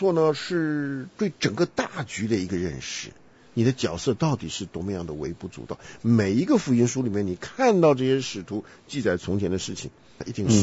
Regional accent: Taiwan

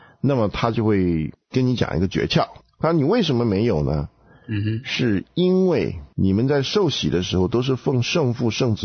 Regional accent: China; 我们从中国来都知道什么叫做假货嘛。

